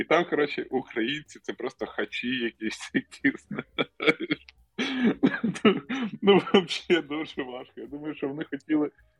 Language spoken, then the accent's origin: Ukrainian; Volyn Oblast, Ukraine; Я сам з-під Волині, там просто біля кордону було